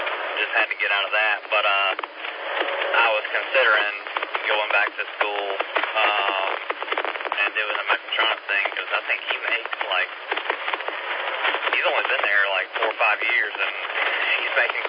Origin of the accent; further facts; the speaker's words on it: Anderson, South Carolina, United States; I grew up in Anderson, didn't have a clue.